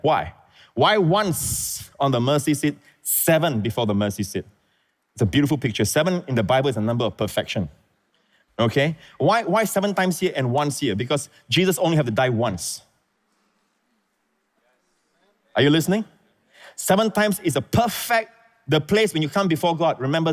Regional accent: Singapore; also born or lived in Malaysia; Although I was born in Singapore, I'm a Singaporean and all that, I lived for 8 years. My father was working in Malaysia and we stay in the kampong area.

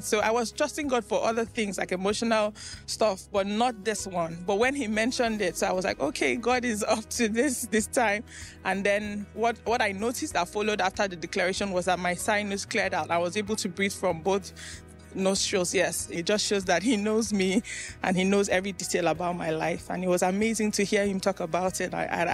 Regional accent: Nigeria; I'm from Nigeria.

